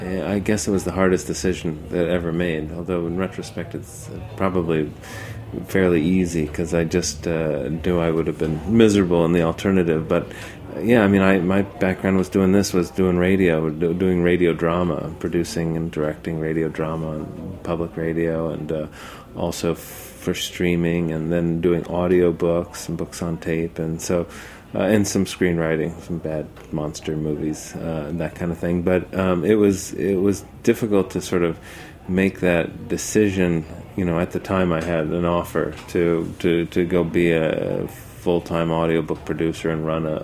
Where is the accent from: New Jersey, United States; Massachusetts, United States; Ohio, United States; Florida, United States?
Florida, United States; I grew up in South Florida, and we had a Swenson's that we used to go to.